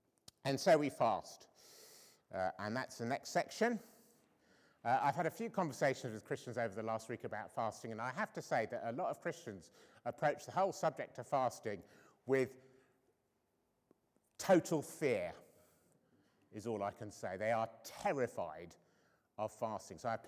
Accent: United Kingdom; I think we were taught as British people to not get emotional.

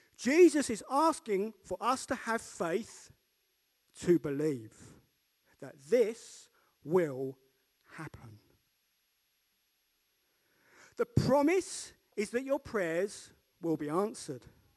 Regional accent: United Kingdom; And you might say, please, because we're British.

